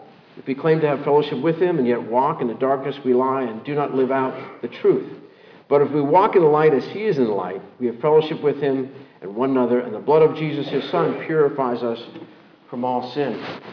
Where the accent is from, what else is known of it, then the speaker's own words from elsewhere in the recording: Pennsylvania, United States; I'm from Pennsylvania